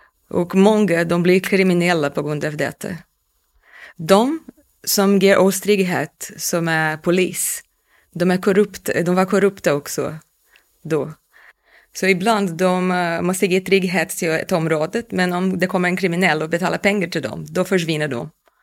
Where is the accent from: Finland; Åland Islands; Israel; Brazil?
Brazil; Niterói, Rio de Janeiro; Swedish is a second language; moved away as an adult; now in Sweden; och jag kom till Sverige för 4 år sedan. Innan bodde jag i Brasilien. Jag kommer från Niterói som är i Rio de Janeiro. Jag bodde i Niterói tills jag var 22 år gammal. 23 kanske. Och då flyttade jag lite med min mamma till Rio.